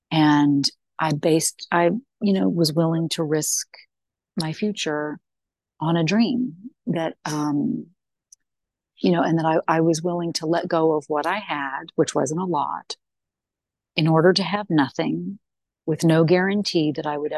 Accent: United States; he is Scottish, and I'm American

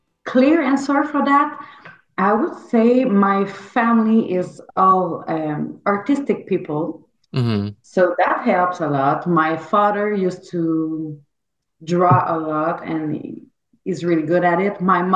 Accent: Canada; first language French; English is a second language; English isn't my first language. I'm French. I'm a French Canadian, but I write better than I talk in English.

